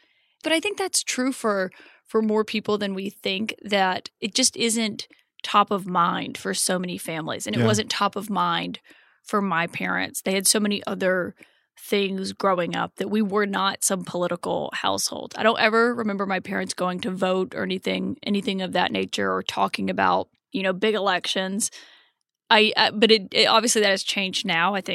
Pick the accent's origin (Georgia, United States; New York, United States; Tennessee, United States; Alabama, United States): Alabama, United States; Prattville; So I tell people who aren't familiar with the state that I'm from Montgomery because they don't know what Prattville is.